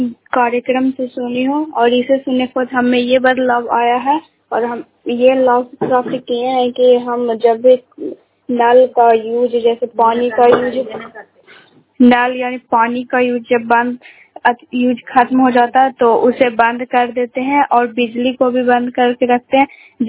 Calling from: Bihar, India; घर का प्रखंड नौसा जिला नालंदा का निवासी हूँ

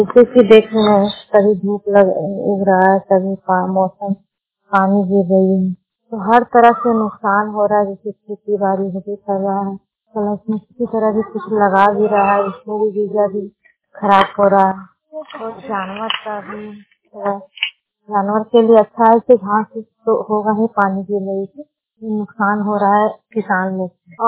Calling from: Jharkhand, India; और हम गिरिडीह डिस्ट्रिक्ट से बोल रहे हैं और मेरा गांव का किरला हूँ

